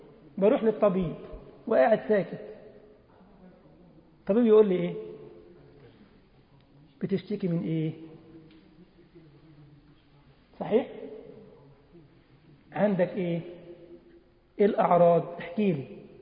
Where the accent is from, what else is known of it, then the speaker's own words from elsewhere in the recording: Egypt; والله يا جماعة كان عندنا في مصر